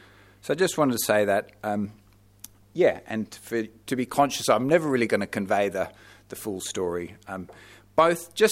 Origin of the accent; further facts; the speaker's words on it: Queensland, Australia; So our background is we come from North Queensland.